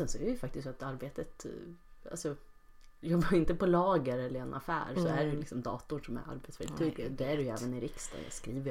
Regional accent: Bålsta, Uppsala County, Sweden; Bålsta, som ligger Enköping, alltså Uppland.

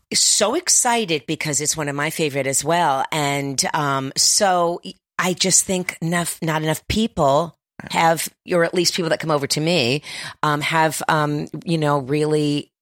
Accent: Miami, Florida, United States; Yeah. I'm from Miami, Florida, so I know humid.

